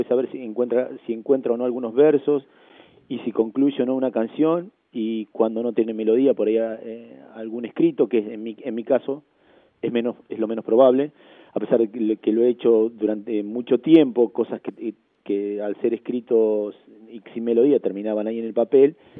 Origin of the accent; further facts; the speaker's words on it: Junín, Buenos Aires Province, Argentina; born there; los dos somos nacidos en Junín, los dos nacimos el mismo año